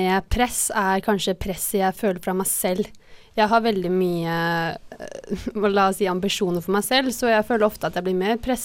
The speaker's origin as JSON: {"language": "Norwegian", "town": "Bærum", "region": "Akershus", "country": "Norway", "said": "Nei, altså jeg kom jo fra Bærum og det beriktede merkeklærpresset."}